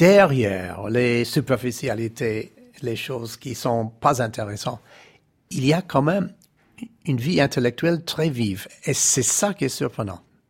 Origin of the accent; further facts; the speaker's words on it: New York, United States; La vraie maison, c'est New York. Je suis né à New York, au centre, dans le Manhattan. J'ai grandi, j'ai fait toutes mes études